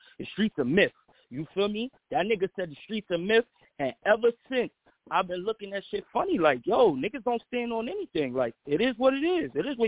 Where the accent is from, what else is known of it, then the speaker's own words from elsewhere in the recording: New York City, New York, United States; For me, I'm from the Bronx.